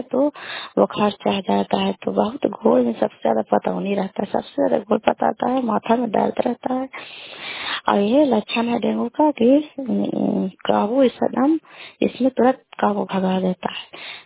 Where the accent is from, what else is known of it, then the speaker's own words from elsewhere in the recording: Kalyanpur, Bihar, India; घर कल्याणपुर वाली वेलछी पंचायत प्रखंड चंडी जिला नालंदा का निवासी हूँ।